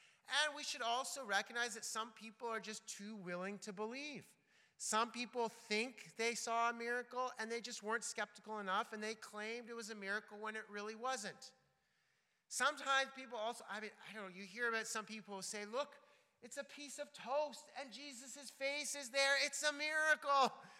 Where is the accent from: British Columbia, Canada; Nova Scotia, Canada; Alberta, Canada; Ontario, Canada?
Ontario, Canada; Toronto; I'm from Toronto and live close to Toronto now.